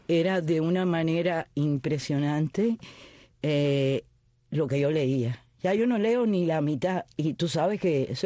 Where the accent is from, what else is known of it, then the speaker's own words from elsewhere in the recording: Marianao, Havana, Cuba; Bueno, pues nací en La Habana, pero viví casi siempre toda mi vida en Marianao, y después que me casé, pues viví en La Víbora.